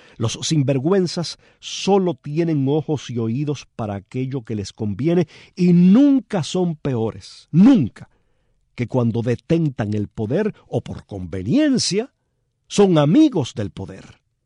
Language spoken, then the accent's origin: Spanish; Palma Soriano, Santiago de Cuba, Cuba; Aquí tengo una carta de Oreste Valdés, vecino de Palma Soriano, mi pueblo.